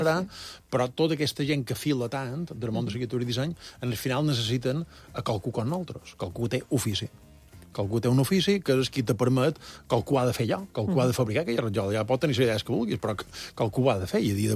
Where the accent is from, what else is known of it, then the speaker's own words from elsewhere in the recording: Colònia de Sant Jordi, Balearic Islands, Spain; Sí, jo som de la Colònia, era de la Colònia, ara ja no sé exactament, no és el que era, però sí, la Colònia encara.